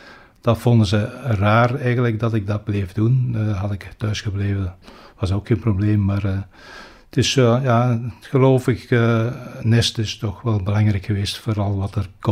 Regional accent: Ham, Limburg, Belgium; now in Beringen, Belgium; Ik ben geboren in 1955, bij 65 jaar dus. Geboren in Ham, Kwaadmechelen, Limburg, en daar heb ik 55 jaar gewoond. Ik woon nu in de gemeente ernaast, Beverlo, Beringen.

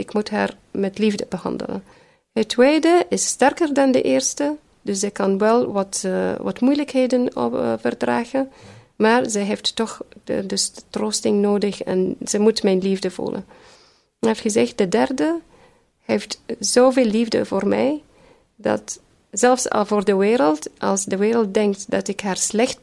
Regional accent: Iraq; moved away; In 1991 zijn wij uit Irak vertrokken. Het was mijn mama en vier meisjes.

